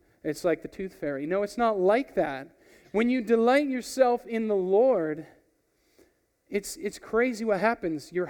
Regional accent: Airdrie, Alberta, Canada; If you don't know some of my story, I grew up in Airdrie, Alberta.

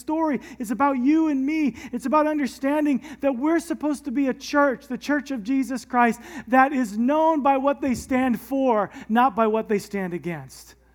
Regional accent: United States; I can say that because I'm an American, by the way

